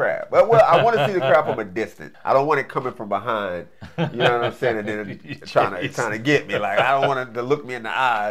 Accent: Florida, United States; So growing up in Southwest Florida, I used to go to the Everglades every weekend.

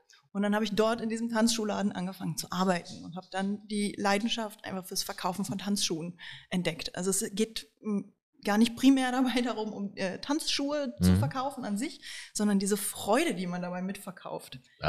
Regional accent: Berlin, Germany; also born or lived in Konstanz; ich bin gebürtige Berlinerin und habe hier, wie du schon sagtest, meine Ausbildung gemacht, habe dann hier auch eine Weile lang gearbeitet und bin irgendwann dann nach dem Studium nach Konstanz gezogen

